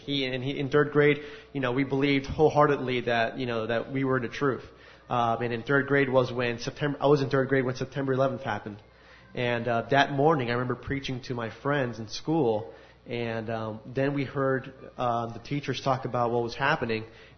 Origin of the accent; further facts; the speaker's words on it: United States; I was born into a Hispanic family from Puerto Rico. I was raised here in the United States, however.